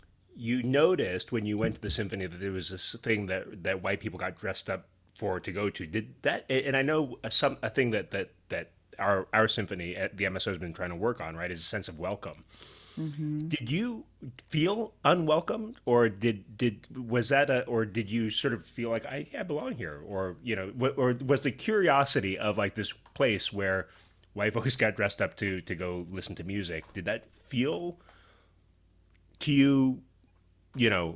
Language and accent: English; San Francisco, California, United States; I grew up in San Francisco, like the first time I went to see like a play at the Curran Theater or something.